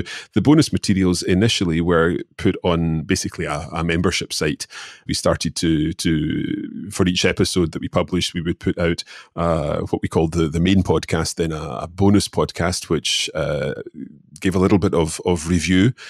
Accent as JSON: {"language": "English", "region": "Scotland", "country": "United Kingdom", "accent": "Scottish", "said": "anyone listening to this will undoubtedly have picked up my Scottish accent, and the Scottish accent can't be conveyed in a book or in a written piece of material."}